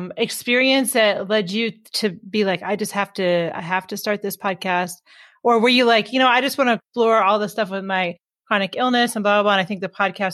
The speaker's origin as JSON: {"language": "English", "town": "Tacoma", "region": "Washington", "country": "United States", "tie": "born or raised there", "said": "Oh, really? Yeah, I grew up in Tacoma, so on the other side, but yeah."}